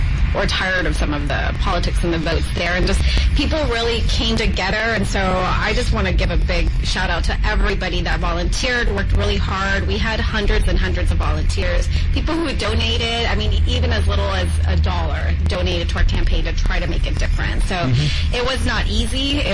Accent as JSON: {"language": "English", "town": "Dallas", "region": "Texas", "country": "United States", "tie": "born or raised there", "said": "So I was born and raised in Dallas."}